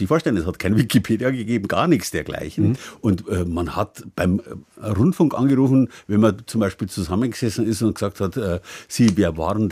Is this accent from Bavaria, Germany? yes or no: yes; Landshut, Bavaria, Germany; weil bayerisch zu reden, das haben alle Gymnasiallehrer bei uns so gemacht. Das war bei uns in Landshut damals noch üblich.